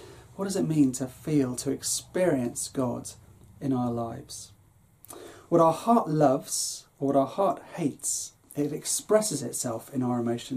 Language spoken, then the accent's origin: English; United Kingdom; But I'm British and you're a C of E vicar, Dave.